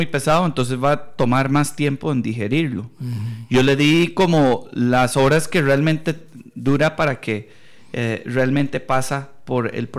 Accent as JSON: {"language": "Spanish", "region": "Texas", "country": "United States", "said": "yo soy de Texas y en la parte de Texas somos muy vaqueros"}